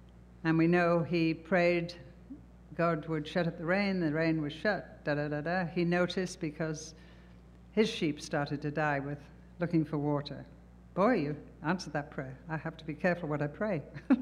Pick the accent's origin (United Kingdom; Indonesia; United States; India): United Kingdom; England; now in Germany; We come from England. We've taken a little church here. We're going to be here. We've immigrated to this wonderful city.